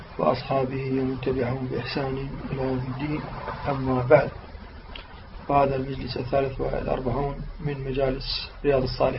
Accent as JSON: {"language": "Arabic", "country": "Iraq", "said": "نحن في بلدنا العراق نقول على الرجل، الطفل، الطفل الحرك أو الشخص الشديد نقول عليه عارم"}